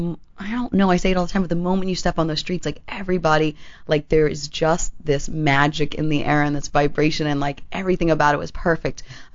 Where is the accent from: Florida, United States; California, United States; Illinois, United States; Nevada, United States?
Florida, United States; Miami; also born or lived in New York; Well, I grew up in Miami.